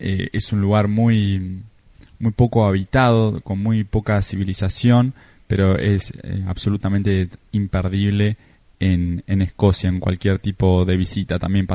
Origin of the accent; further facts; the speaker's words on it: Argentina; desde Argentina, me gusta mucho viajar, estuve en más de 40 países